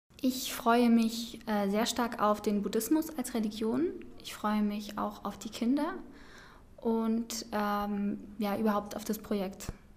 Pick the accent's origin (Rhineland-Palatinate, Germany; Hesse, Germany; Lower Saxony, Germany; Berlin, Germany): Berlin, Germany; Ich komme aus Berlin, beziehungsweise wohne ich in Brandenburg